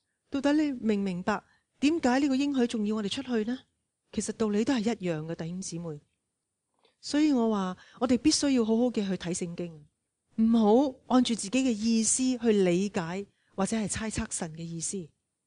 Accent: China; 我哋中国人嘅地唔系更大咩？

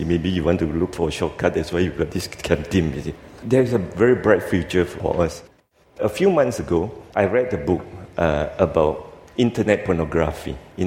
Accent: Indonesia; You know why? I come from Indonesia. You see, I'm wearing a batik here. You see, I come from Indonesia.

